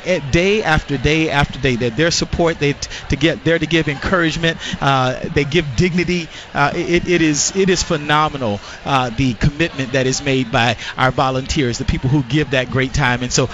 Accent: United States; now in Canada; Say I'm a American by birth, but Canadian by choice, and we just love it here.

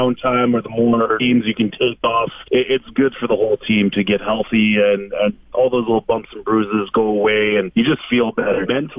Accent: Regina, Saskatchewan, Canada; I'm from Regina, Saskatchewan. Cold doesn't bother me ever.

